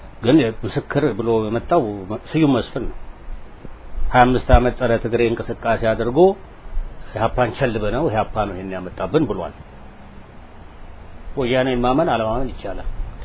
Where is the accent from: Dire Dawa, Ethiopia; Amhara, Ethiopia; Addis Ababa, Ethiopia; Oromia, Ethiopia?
Addis Ababa, Ethiopia; እኔ ከተማ ነው የተወለድኩ አዲስ አበባ ነው የተወለድኩ እና ያደኩት